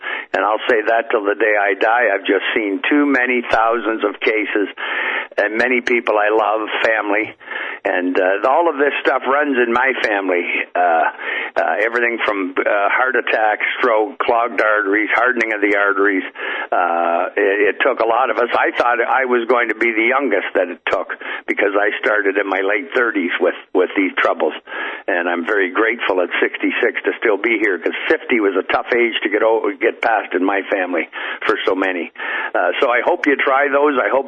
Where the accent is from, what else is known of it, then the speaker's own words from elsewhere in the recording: Canada; I'm a Canadian, but I'm from Missouri.